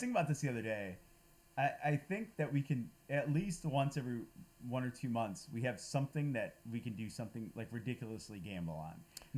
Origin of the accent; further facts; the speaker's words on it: Detroit, Michigan, United States; we won't do too much homerism on this podcast or on our website, but we are from Detroit